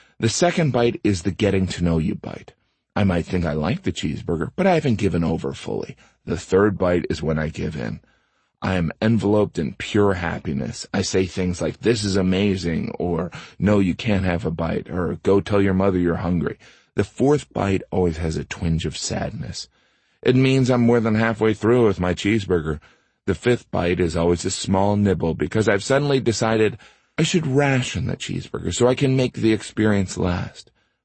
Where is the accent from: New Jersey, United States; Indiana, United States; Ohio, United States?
Indiana, United States; one of the best burgers on this planet is a Shoops burger from where I grew up in Northwest Indiana.